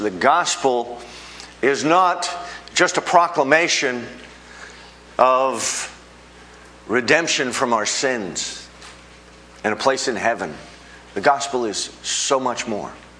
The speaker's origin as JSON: {"language": "English", "country": "United States", "said": "But as an American, I find this very troubling."}